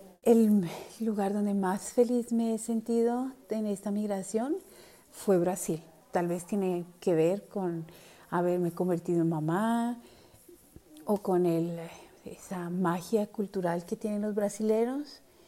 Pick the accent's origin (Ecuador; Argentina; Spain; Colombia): Colombia; moved away as an adult; also born or lived in Panama / Brazil; now in Germany; Hace 16 años salí de Colombia para casarme con un alemán que conocí en unas vacaciones. Desde entonces hemos vivido en Panamá, en Brasil, donde nació nuestro hijo, y en Alemania. Ahora vivimos en un pueblo pequeño cerca de Múnich con mi hijo y mi esposo.